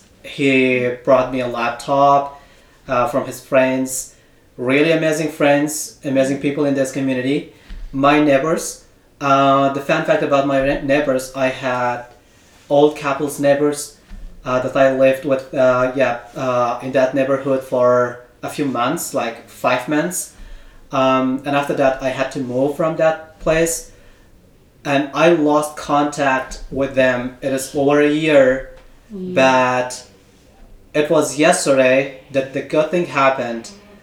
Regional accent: Afghanistan; now in Logan, United States; I am a refugee from Afghanistan. And I came to the U.S. In July 2022. The first city that I moved and resettled, that is Utah, and the city is called Logan.

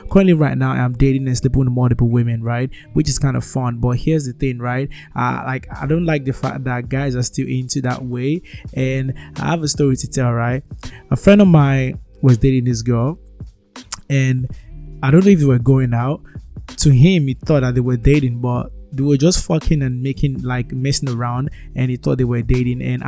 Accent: Nigeria; I'm Africa Nigerian, right? Yes, Nigerian, right?

